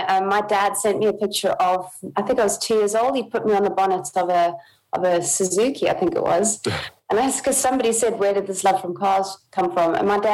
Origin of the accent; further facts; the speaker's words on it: Somerset West, Western Cape, South Africa; I come from Somerset West, which is a really small town. Well, back in the day, I mean, it was really small. Obviously, it's built up a bit now, but yeah, small town, big dreams, that kind of story. And living by the sea was amazing.